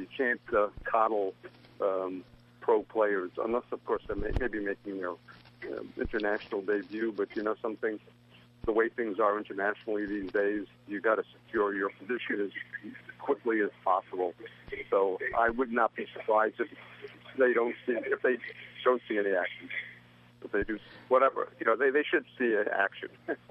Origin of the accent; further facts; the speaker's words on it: United States; I mean, in the long run, yes, as an American, I would rather see the U.S. do well.